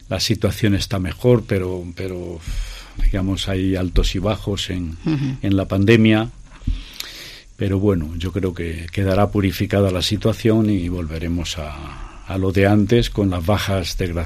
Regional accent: Ávila, Castile and León, Spain; yo soy un sacerdote de Ávila.

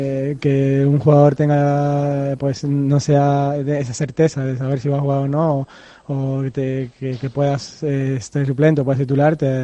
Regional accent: Santa Cruz de Tenerife, Canary Islands, Spain; Los dos somos chicharreros

